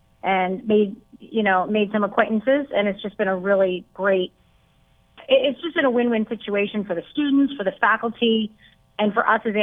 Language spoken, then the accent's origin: English; Pennsylvania, United States; I grew up in Pennsylvania. I'm a mother of three boys and been married 20 years.